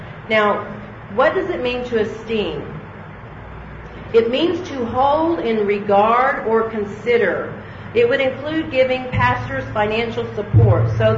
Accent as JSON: {"language": "English", "region": "Oklahoma", "country": "United States", "tie": "born or raised there", "said": "And I remember being a pastor's daughter growing up in Oklahoma."}